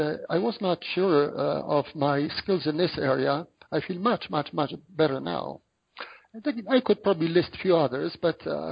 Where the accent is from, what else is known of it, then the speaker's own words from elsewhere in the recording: Canada; And being a Canadian, obviously, I I have to be fluent in French or semi-fluent in French.